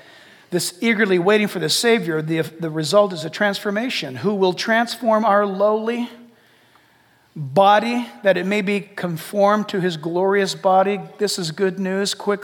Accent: San Diego, California, United States; born there; I was born in San Diego, and Los Angeles is the place of issuance.

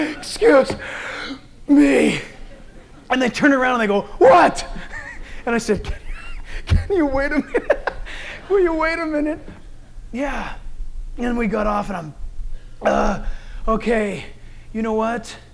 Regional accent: Chino Hills, California, United States; And I said, okay, I'm from Chino Hills.

